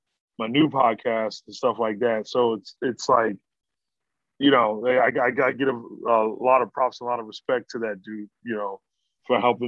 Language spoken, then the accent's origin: English; Mesa, Arizona, United States; So a suburb, Mesa. Yeah, but, like, it's a Phoenix area.